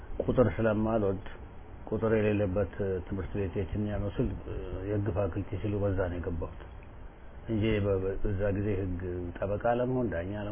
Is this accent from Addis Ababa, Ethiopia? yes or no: yes; Addis Ababa, Ethiopia; እኔ ደግሞ ኢትዮጵያዊነት ነው። ግን የተወለድኩና ያደግኩት እኔ አዲስ አበባ ነው።